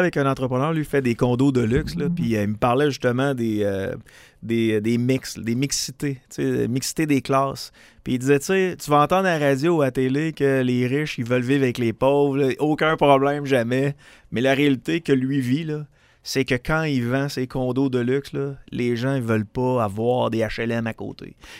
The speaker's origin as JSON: {"language": "French", "town": "Saint-Roch", "region": "Quebec", "country": "Canada", "said": "On est issus de ça, nous autres. On vient de Saint-Roch."}